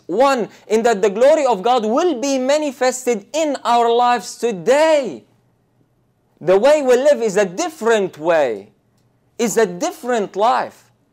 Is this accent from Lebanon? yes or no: yes; Lebanon; I grew up in Lebanon